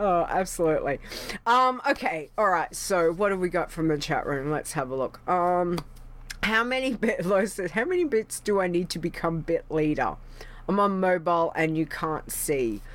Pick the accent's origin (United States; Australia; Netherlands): Australia; but being that I'm an Aussie, I am Australian, exactly.